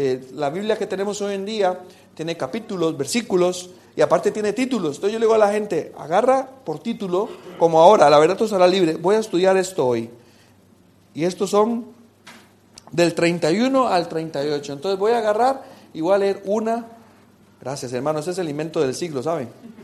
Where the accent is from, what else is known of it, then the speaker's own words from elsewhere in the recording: Costa Rica; hace un tiempo en mi país, en Costa Rica, hice un reto